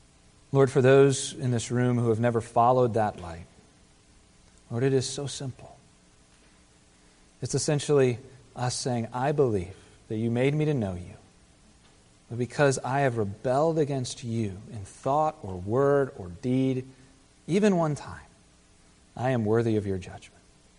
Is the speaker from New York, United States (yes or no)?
no; Virginia Beach, Virginia, United States; I grew up in Virginia Beach.